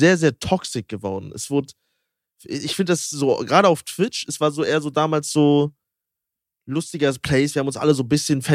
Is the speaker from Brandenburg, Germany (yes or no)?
yes; Brandenburg, Germany; ich komme auch aus der Nähe von Oranienburg, so, aber ein bisschen weiter noch weg